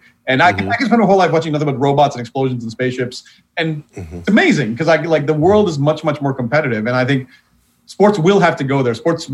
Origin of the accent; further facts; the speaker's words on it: Sri Lanka; now in Wausau, United States; No, I grew up in Sri Lanka, which is a tiny island near India, for those who don't know.